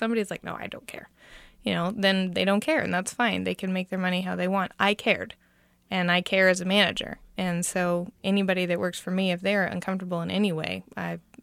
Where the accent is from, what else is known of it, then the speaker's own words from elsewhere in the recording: Kansas, United States; you're not from here, are you? I said, no, I'm not. He said, where are you from? I said, Kansas. He said, oh, you look corn-fed.